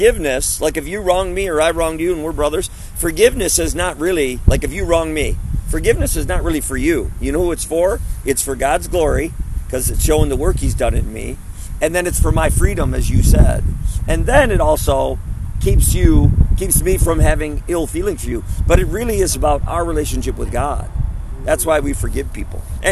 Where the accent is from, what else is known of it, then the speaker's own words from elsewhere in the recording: Illinois, United States; I was from Illinois.